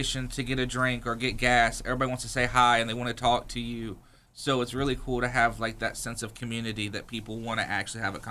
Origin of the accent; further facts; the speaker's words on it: Roanoke, Virginia, United States; I'm originally from Roanoke.